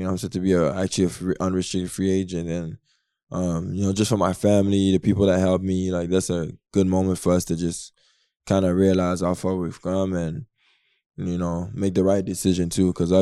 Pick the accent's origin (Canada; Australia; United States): Canada; being in Toronto and, you know, living my life here. I'm Canadian.